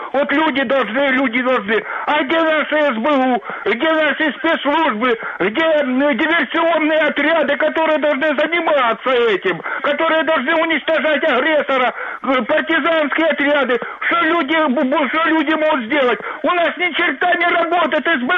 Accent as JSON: {"language": "Russian", "town": "Kharkiv", "region": "Kharkiv Oblast", "country": "Ukraine", "said": "Добрый день, Харьковец."}